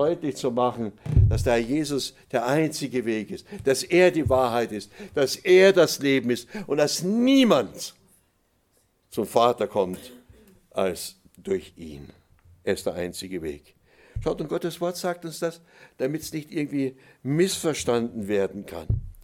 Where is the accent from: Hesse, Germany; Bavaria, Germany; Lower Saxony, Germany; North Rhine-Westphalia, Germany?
Bavaria, Germany; Oberammergau; ich bin in den Oberammergau geboren und aufgewachsen, da sagte man Grüß Gott.